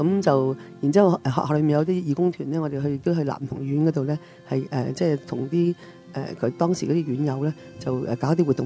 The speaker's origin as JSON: {"language": "Chinese", "town": "Chaozhou", "region": "Guangdong", "country": "China", "said": "我翻译回广东话，翻译回少少潮州话，我是潮州人来的。"}